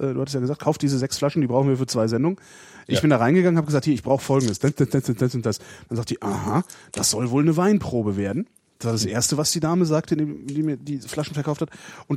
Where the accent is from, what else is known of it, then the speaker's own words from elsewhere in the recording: Cologne, North Rhine-Westphalia, Germany; ich bin halt Kölner auch, also wir kommen ja aus derselben Ecke.